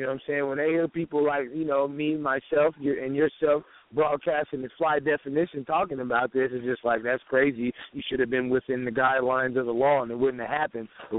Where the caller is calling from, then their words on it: Seattle, Washington, United States; Man, I'm calling about the beautiful city of Seattle, man.